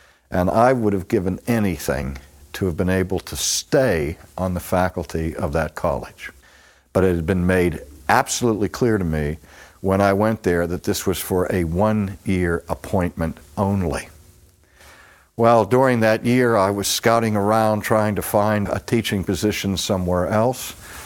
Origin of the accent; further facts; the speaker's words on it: Pittsburgh, Pennsylvania, United States; When I grew up in Pittsburgh, this kid that lived up the street from me, who was 4 years older than I was Eddie McIlvaine.